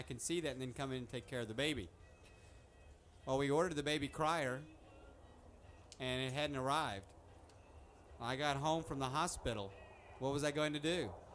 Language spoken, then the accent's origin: English; Baltimore, Maryland, United States; Took me to famous hospitals, Johns Hopkins in Baltimore. I'm from Baltimore.